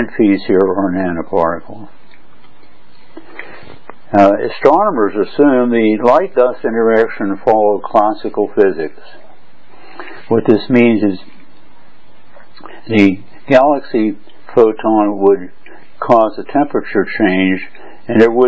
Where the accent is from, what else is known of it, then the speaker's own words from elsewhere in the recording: United States; now in Hong Kong; I'm an American living in Hong Kong and Berlin.